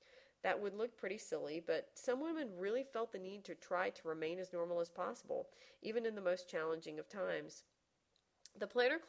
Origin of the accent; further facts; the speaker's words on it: the South, United States; And certainly you can tell from my accent that I am from the South, and we are actually living in the South right now for at least a few more months.